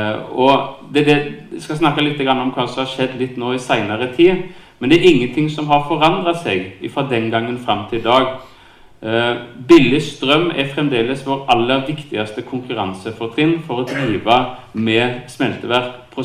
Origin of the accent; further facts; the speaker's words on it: Sauda, Rogaland, Norway; jeg kommer altså fra Sauda og jobber til daglig på smelteverket Sauda.